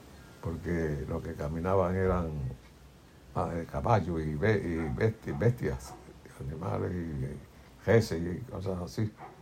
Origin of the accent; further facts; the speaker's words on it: Mayagüez, Puerto Rico; Nací en el barrio Leguízamo de Mayagüez, Puerto Rico.